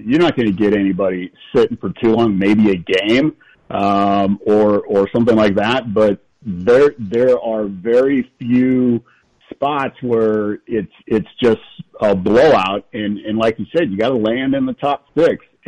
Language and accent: English; Portland, Oregon, United States; My hometown Portland Trailblazers, they got height, they got width, they got Dame, they got McCollum.